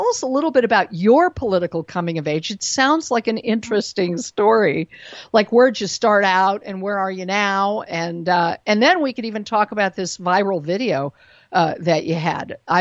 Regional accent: Denver, Colorado, United States; born there; now in New York, United States; I lived in New York, although I was born in Denver.

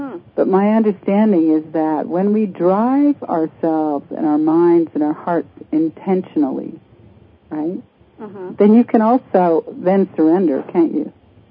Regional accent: Canada; now in United States; If you're there in Canada, my home country, but I'm living in the States now, this is my home country.

